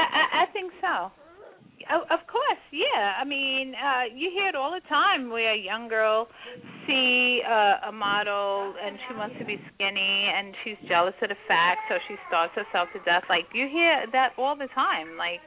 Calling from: New York, United States; I'm New York.

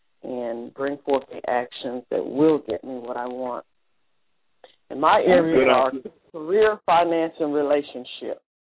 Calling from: Tennessee, United States; I'm calling from Tennessee.

